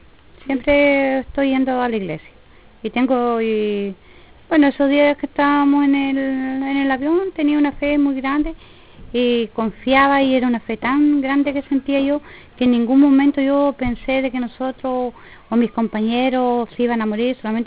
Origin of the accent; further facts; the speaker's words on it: Alto Palena, Los Lagos, Chile; Nací y criada en Alto Palena.